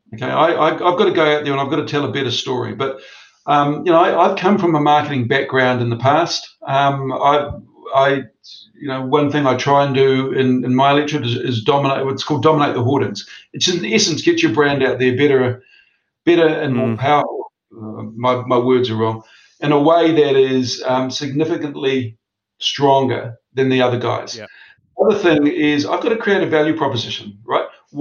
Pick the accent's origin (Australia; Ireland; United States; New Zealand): New Zealand; Napier, Hawke's Bay; when I turned up in Napier, which is my hometown